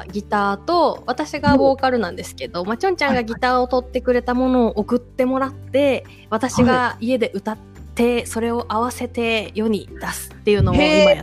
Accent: Kanto, Japan; moved away as an adult; now in Fukuoka, Japan; 福岡移住してからずっと私自身関東で生まれ育って、初めての一人暮らしに初めての九州の暮らしっていう感じで

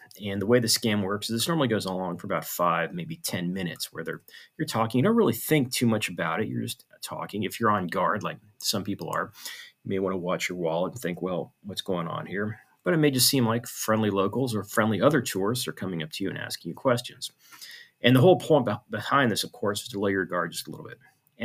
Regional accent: Houston, Texas, United States; I'd say, well, I'm American. Oh, America, America. I love America. Land of the free, home of the brave, stuff like that. And they would go on and question even further. So where are you from in America? And of course, I would say Houston, Texas.

